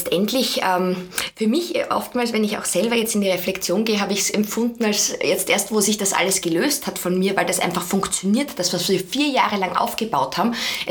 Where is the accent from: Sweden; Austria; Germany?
Austria; Styria; now in Vienna, Austria; Ich komme aus der Steiermark, das heißt, ich bin irrsinnig nah an der Natur aufgewachsen